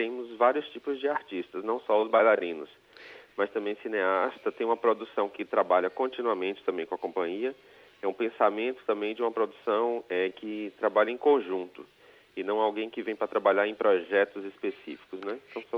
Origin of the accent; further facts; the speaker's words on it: Recife, Pernambuco, Brazil; A gente é de Recife, né, a capital de Pernambuco, do Brasil, nordeste do Brasil.